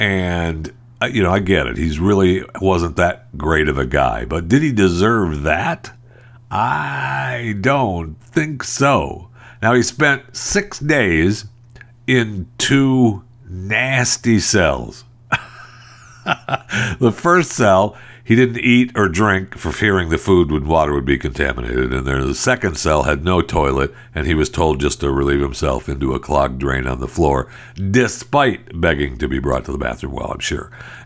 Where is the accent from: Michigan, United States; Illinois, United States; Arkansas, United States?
Michigan, United States; I was raised in Michigan. And believe me, I'm well aware of the smell of country air.